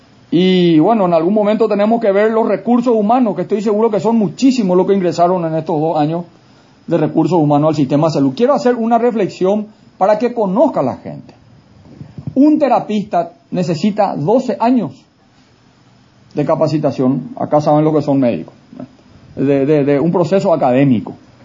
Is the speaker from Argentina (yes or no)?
no; Paraguay; lo que podemos hacer los paraguayos, de lo que somos los paraguayos, de lo que estamos haciendo los paraguayos.